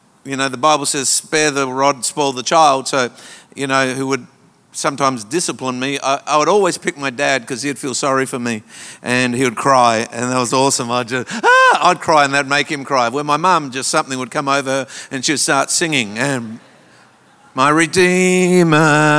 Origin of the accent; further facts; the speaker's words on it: Papua New Guinea; I was born in Papua New Guinea. I know that's hard to believe, but I am. I'm an albino Papuan.